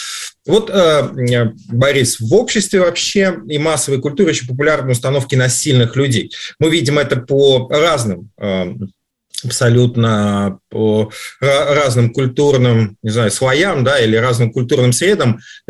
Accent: Moscow Oblast, Russia; Я, правда, Московская область, но все-таки считается, что мы из Москвы.

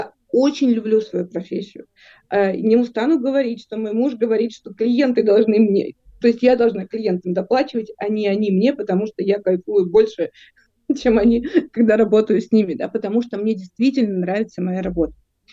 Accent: Vinnytsia, Vinnytsia Oblast, Ukraine; Послушай, я из Винницы, это маленький городок провинциальный

